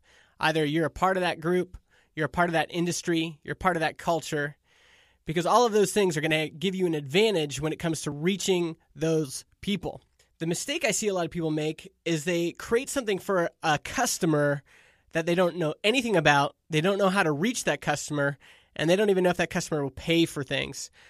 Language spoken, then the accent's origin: English; Canada; because I'm Canadian. We say A a lot.